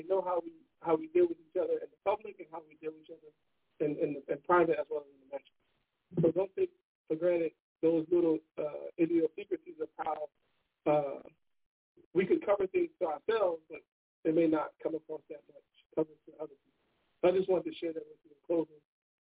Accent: East Coast, United States; I come from the East Coast

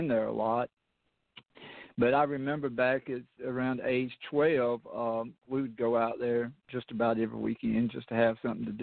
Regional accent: Notasulga, Alabama, United States; I'm from Alabama, a little small town called Notasuga. It's right out of Auburn, Alabama.

